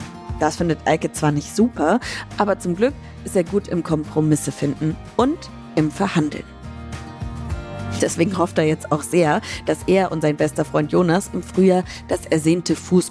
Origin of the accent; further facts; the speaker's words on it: Bavaria, Germany; now in Hamburg, Germany; Ursprünglich komme ich aus Bayern, also Franken, um genau zu sein. Das Dorf, in dem ich aufgewachsen bin, ist am Rand einer Kleinstadt. Also ganz anders als hier in Hamburg.